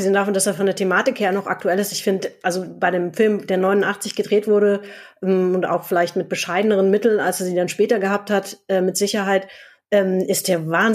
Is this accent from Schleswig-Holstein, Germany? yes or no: no; Bonn, North Rhine-Westphalia, Germany; Aus Bonn.